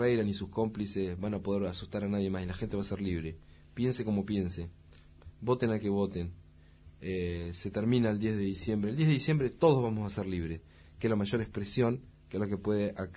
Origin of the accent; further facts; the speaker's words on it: San Clemente, Buenos Aires Province, Argentina; Este otro domingo que viene vamos a ir a San Clemente, mi pueblo, a saludar a los vecinos.